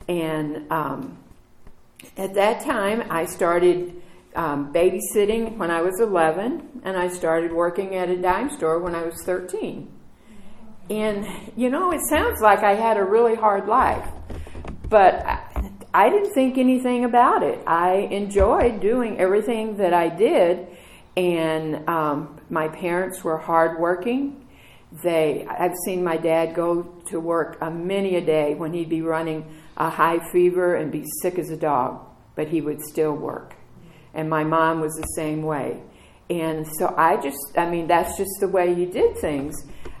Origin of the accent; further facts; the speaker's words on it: Tennessee, United States; born there; I was born in Tennessee, and my mom picked cotton.